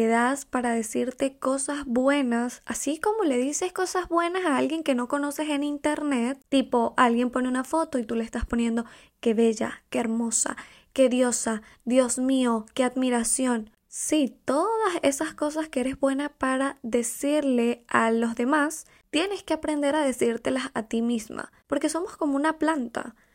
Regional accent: Venezuela; moved away; cuando yo necesité salir del país que no tenía, de mi país Venezuela, para los que no saben soy de Venezuela, salí en el 2018

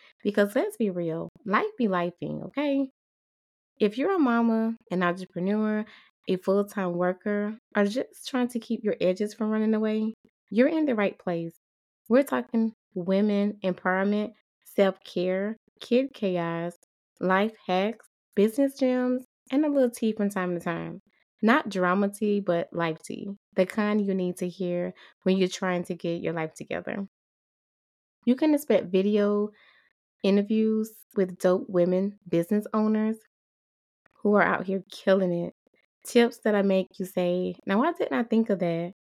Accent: South Carolina, United States; accent: Southern; I'm a Southern girl born and raised in South Carolina, and trust me, you can probably hear it.

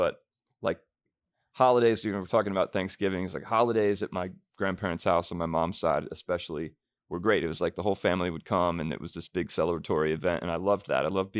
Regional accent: Springfield, Ohio, United States; I grew up in Springfield, Ohio, which has been on the news lately a lot, which has been kind of crazy to hear my hometown on national television all the time.

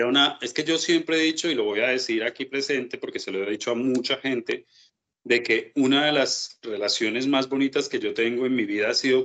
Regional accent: Medellín, Antioquia, Colombia; Como sabemos, somos los dos de Medellín, mucha violencia, que esto ya lo contaremos más adelante, lo vivimos.

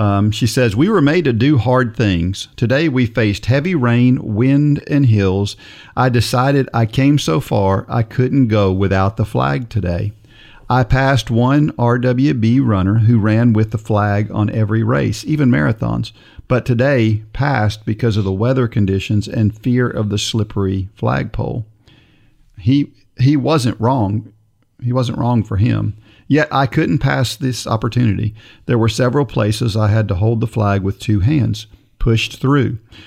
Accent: New Jersey, United States; And I grew up in New Jersey when I was a kid, you know.

